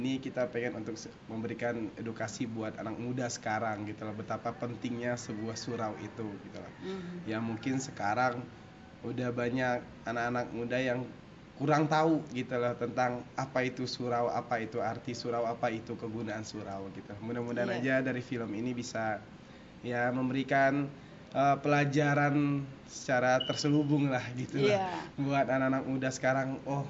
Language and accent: Indonesian; Bukittinggi, West Sumatra, Indonesia; waktu saya gedenya di Bukit Tinggi, di kampung halaman gitu lah kan.